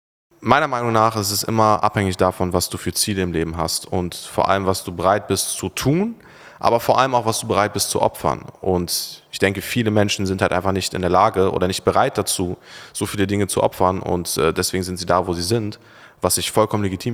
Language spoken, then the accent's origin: German; Turkey; Boah, perfekter Tag in Monaco oder in Dubai oder in der Türkei, meine Heimat.